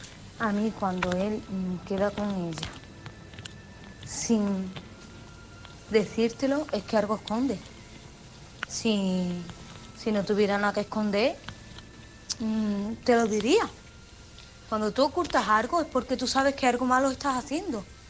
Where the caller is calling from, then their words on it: Málaga, Andalusia, Spain; Soy corresponsal de Málaga